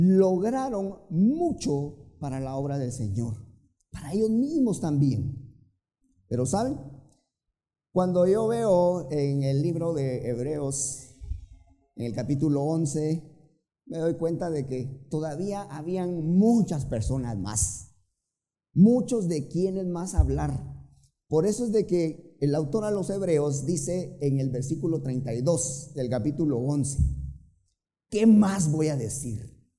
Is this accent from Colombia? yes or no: no; Guatemala; Y yo quiero solo mencionar uno de los ejemplos que nosotros conocemos como guatemaltecos.